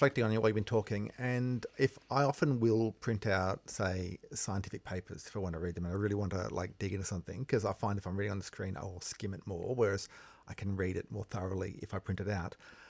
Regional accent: Bundaberg, Queensland, Australia; Well, I am from Bundaberg originally in Queensland

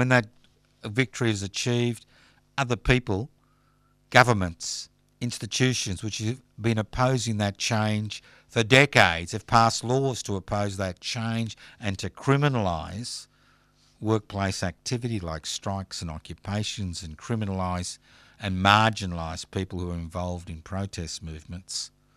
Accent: Australia; I love living in Australia, not because I was born here, because... See, the great thing about being an Australian

